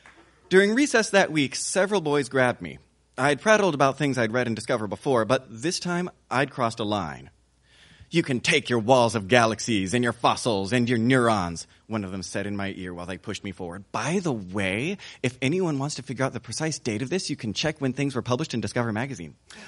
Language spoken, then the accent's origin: English; the South, United States; I grew up in the South. My parents didn't make a lot of money